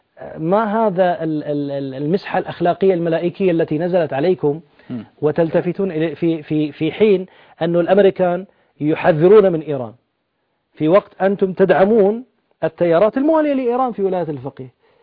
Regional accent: Bahrain; تطبيقات اللاعنف عندنا في البحرين

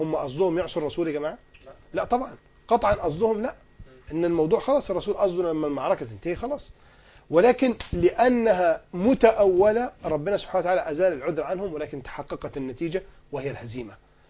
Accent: Alexandria, Alexandria Governorate, Egypt; بنشوف الكورنيش عندنا في اسكندرية اللي بيحصل فيه

